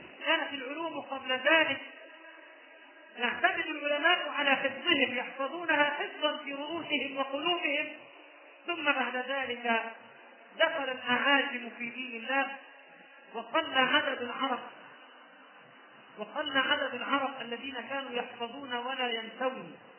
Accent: Egypt; وعندنا في مصر منطقة أو شارع باسمه

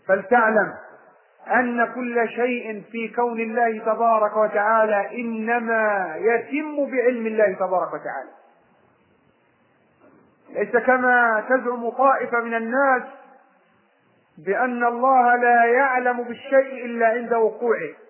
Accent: Egypt; وهذا المثل شائع عندنا في مصر، يقول يعطي الحلق للي بلو جان، مثل شعبي

